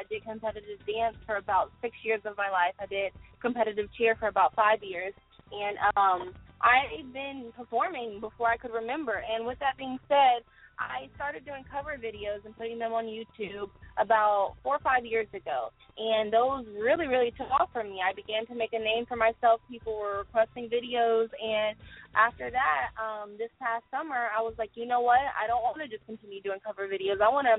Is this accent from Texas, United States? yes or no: yes; Houston, Texas, United States; But I'm a 19-year-old, and I'm from Houston, Texas.